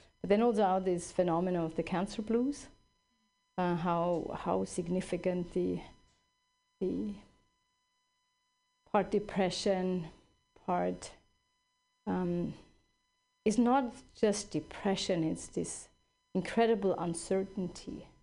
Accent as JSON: {"language": "English", "country": "Switzerland", "tie": "born or raised there", "lives_now": "United States", "said": "And you know, I grew up in Switzerland."}